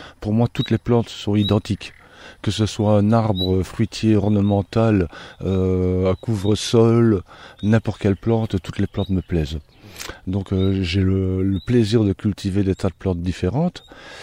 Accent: Belgium; je suis belge d'origine, j'habitais dans une banlieue industrielle, Liège, vallée de la Fensch pour ceux qui connaissent dans le nord-est, Saint-Étienne, les cycles Saint-Étienne, banlieue industrielle métallurgique entièrement polluée

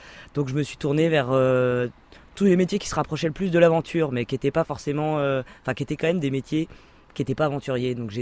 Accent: Centre-Val de Loire, France; j'ai grandi en Sologne, donc c'était plutôt chasse-pêche, forêt et étang. Et on voyageait pas du tout dans la famille, on était une famille nombreuse.

